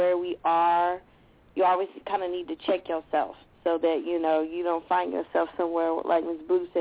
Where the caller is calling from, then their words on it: Nashville, Tennessee, United States; calling in from Nashville. How y'all doing?